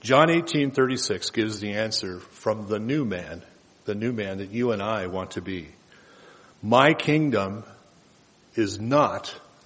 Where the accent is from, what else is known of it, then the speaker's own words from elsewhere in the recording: United States; I'm a patriot. I'm an American. I was proud of the flag. I was proud of all of those things that America stood for. I was born here